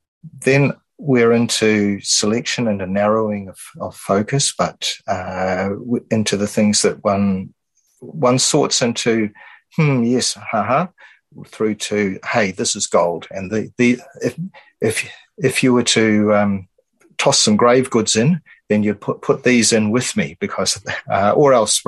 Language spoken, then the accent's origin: English; Dunedin, Otago, New Zealand; I grew up in a city called Dunedin, which has its own quirks and character. Left there when I was 20, about 5 years in Wellington.